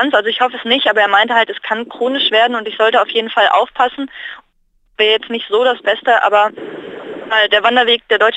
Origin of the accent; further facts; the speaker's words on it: Bonn, North Rhine-Westphalia, Germany; now in Leipzig, Germany; also ich bin ja auch von Bonn nach Leipzig gezogen und da gab es in der Generation von meinen Eltern schon mal einen blöden Spruch, was willst du denn im dunklen Osten, da ist doch nichts.